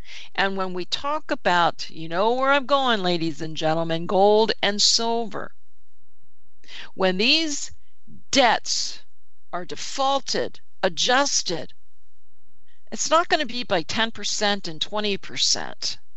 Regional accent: Hershey, Pennsylvania, United States; I was raised around Hershey, and it really isn't quite the same.

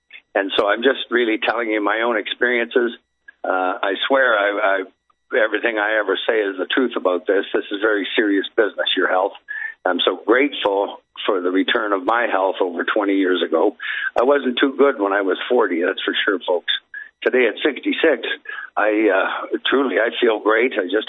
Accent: Canada; and I'm from Canada, so in the wintertime, I would leave the bedroom window right over the head of my bed, cracked open

